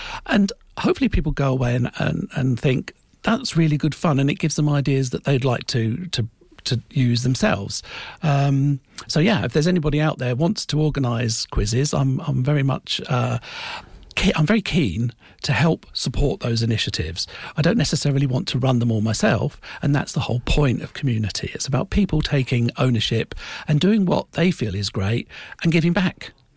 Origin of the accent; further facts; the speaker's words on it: Histon, East of England, United Kingdom; also born or lived in Australia; I came back from Australia to move back into the family home that I grew up in Histon.